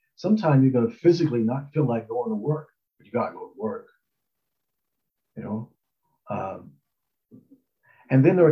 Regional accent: Ohio, United States; As I said, I'm from Ohio.

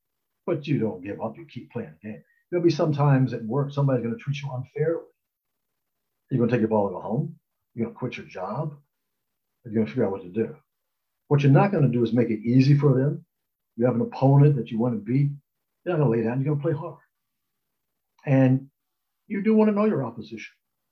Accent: Ohio, United States; As I said, I'm from Ohio.

